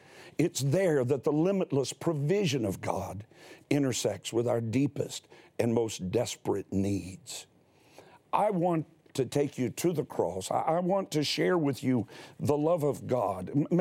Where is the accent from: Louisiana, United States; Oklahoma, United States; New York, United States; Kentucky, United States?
Kentucky, United States; I'm a Southern boy. I'm actually, folks think I'm from Columbus, Ohio, but my home is Eastern Kentucky, right there on the intersection of where the Tug Fork and the Levisa Fork form the Big Sandy River